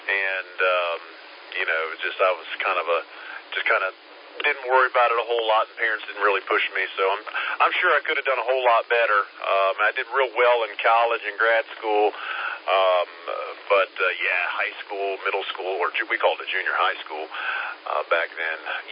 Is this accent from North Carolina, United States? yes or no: yes; Holly Springs, North Carolina, United States; also born or lived in Wake Forest; now in Pickens, United States; my family and I came from the Raleigh, North Carolina area. Actually, we came from Holly Springs, if you're familiar with Holly Springs and Wake Forest. We lived in both of those towns.